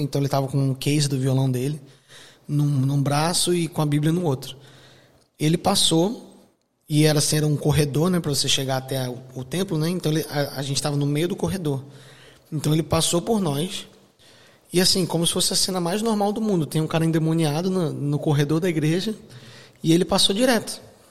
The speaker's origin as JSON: {"language": "Portuguese", "region": "Rio de Janeiro", "country": "Brazil", "said": "Eu sou do Rio de Janeiro"}